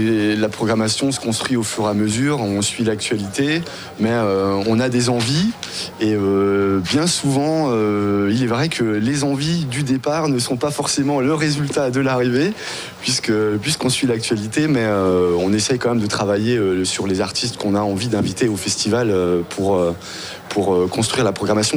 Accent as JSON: {"language": "French", "region": "Grand Est", "country": "France", "said": "Je suis alsacien."}